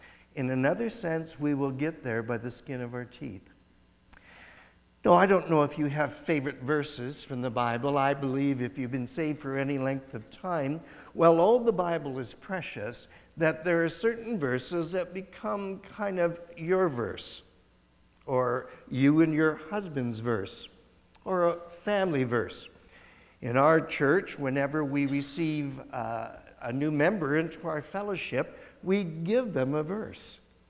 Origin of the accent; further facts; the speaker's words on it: Windsor, Ontario, Canada; I grew up in Windsor